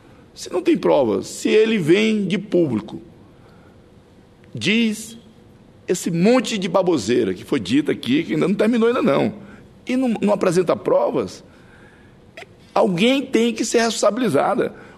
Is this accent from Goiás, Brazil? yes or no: no; Acre, Brazil; Eu, que nasci e me criei no Acre, sou uma criança do pé rachado.